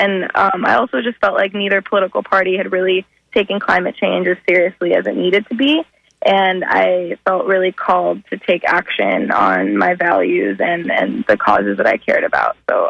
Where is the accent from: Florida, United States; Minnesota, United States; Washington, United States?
Florida, United States; And it's kind of frustrating because I grew up in South Florida, like I said, and that area really has so much at stake in this crisis.